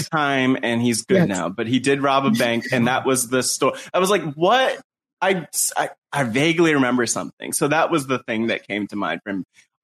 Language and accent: English; New Jersey, United States; I grew up in New Jersey around that indie scene.